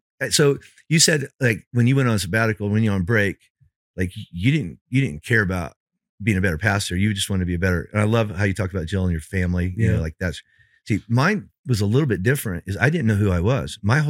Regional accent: Indiana, United States; I grew up in Indiana. I don't play basketball.

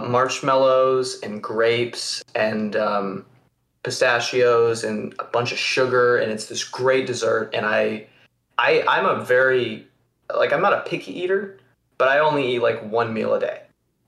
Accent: Lake Jackson, Texas, United States; born there; I was born in Lake Jackson, Texas.

